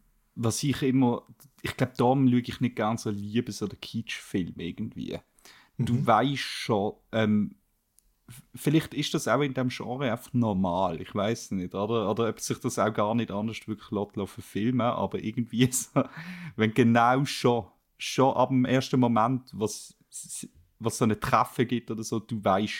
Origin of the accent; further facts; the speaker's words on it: Switzerland; sind wir Schweizer schon sehr komisch.